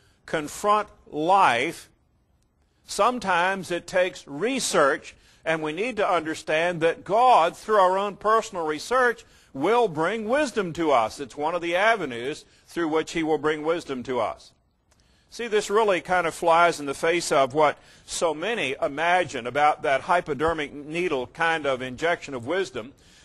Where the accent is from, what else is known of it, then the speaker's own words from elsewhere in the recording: Virginia, United States; All of you pretty much know that I'm from Virginia.